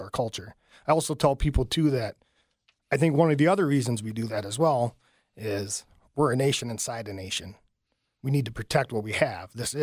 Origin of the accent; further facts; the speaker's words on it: Monticello, Minnesota, United States; I actually grew up in Monticello, Minnesota, off-reservation.